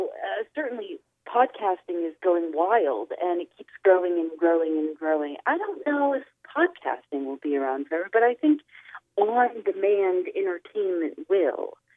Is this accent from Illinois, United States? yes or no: yes; Chicago, Illinois, United States; Well, I grew up in Chicago. My father was in radio, and I grew up around a lot of, like, the greatest kind of radio people